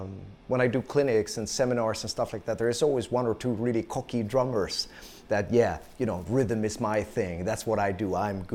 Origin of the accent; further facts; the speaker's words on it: Sweden; English is a second language; Yes, I can. I am from Sweden.